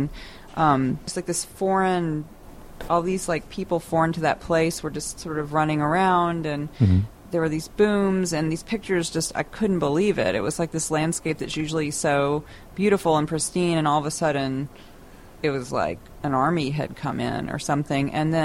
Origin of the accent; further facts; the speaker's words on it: Mobile, Alabama, United States; I'm from Mobile, and that's about.